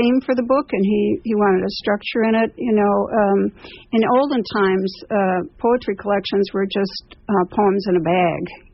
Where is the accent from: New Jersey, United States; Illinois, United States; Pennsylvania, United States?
Illinois, United States; Chicago; moved away as an adult; where I lived in Chicago, I'm a Chicagoan and have been out here about 7 years.